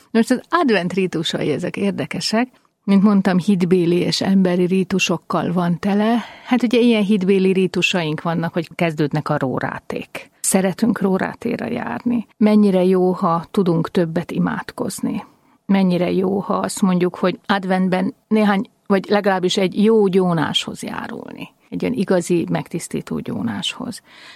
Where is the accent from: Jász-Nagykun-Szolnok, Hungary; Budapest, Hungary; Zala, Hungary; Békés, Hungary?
Budapest, Hungary; Most budapestiként azt mondom